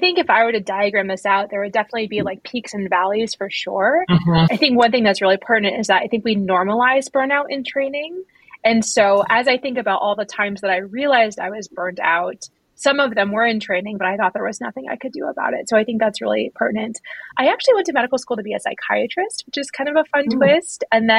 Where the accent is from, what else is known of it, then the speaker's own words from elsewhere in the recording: Vermont, United States; I'm originally from Vermont, and actually I'm sitting in Vermont right now at the University of Vermont